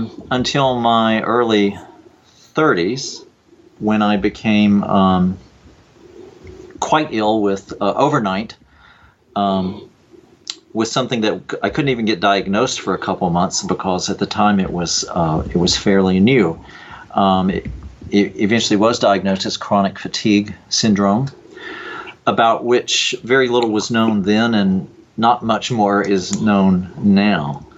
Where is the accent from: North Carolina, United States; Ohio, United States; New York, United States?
North Carolina, United States; Well, I grew up in North Carolina around evangelical Christianity